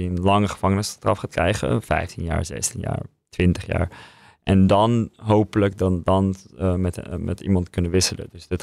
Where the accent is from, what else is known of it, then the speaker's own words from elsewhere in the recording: Netherlands; Dus ja, als Nederlander, als journalist voor een Britse krant, zie ik veel problemen om terug te gaan.